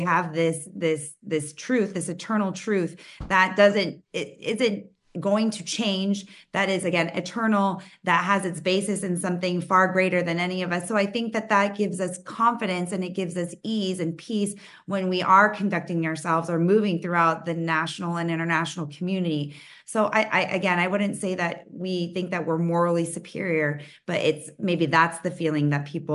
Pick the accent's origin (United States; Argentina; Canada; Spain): Argentina; I'm from Argentina. I'm Latin.